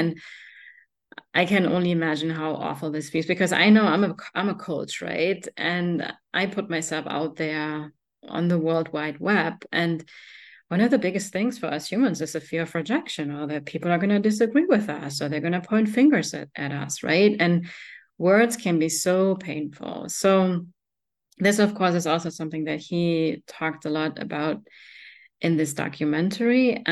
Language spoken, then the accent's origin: English; Germany; me growing up in Germany, he was a really freaking big deal.